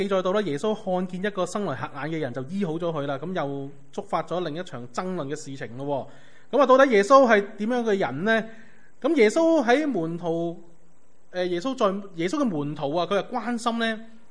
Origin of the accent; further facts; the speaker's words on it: China; 即系咁，我哋中国人都会咁样噶